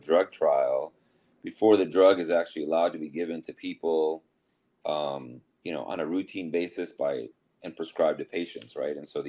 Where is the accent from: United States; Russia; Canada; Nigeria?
United States; Minnesota; moved away as an adult